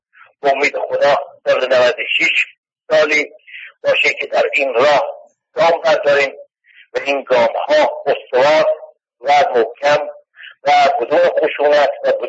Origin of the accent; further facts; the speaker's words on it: Iran; من به عنوان یک ایرانی که ایران دوست دارم